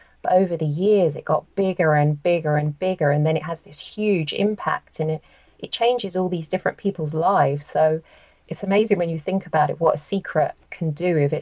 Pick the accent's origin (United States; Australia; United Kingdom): United Kingdom; London; Well, I'm from London and my last novel was purely set in East London.